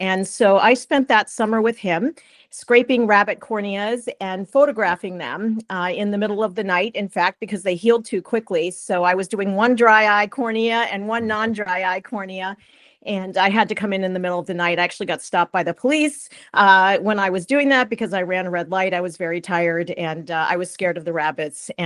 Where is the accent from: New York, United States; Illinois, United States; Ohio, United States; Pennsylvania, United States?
Ohio, United States; I had always planned to go back to the Midwest. I'm from Ohio